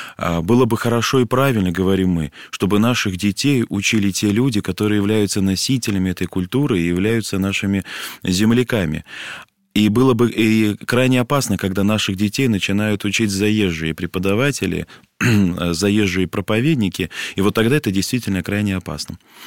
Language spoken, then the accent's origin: Russian; North Caucasus, Russia; позвольте мне говорить сегодня как кавказцу, человеку, который родился и вырос на Северном Кавказе.